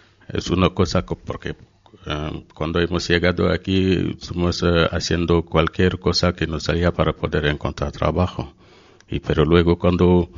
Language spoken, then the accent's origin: Spanish; Senegal; Spanish is a second language; Yo soy de Senegal.